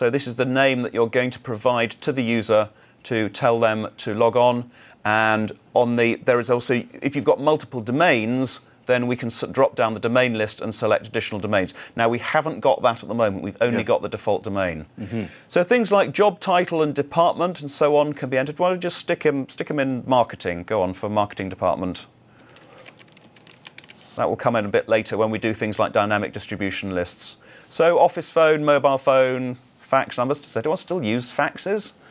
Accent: United Kingdom; was in the United Kingdom when I set this account up. And by the way, if you're having trouble with my accent, I'm sorry about that, but that is where I'm originally from.

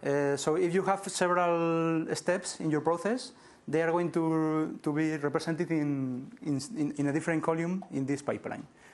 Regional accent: Madrid, Community of Madrid, Spain; English is a second language; and I am from Madrid.

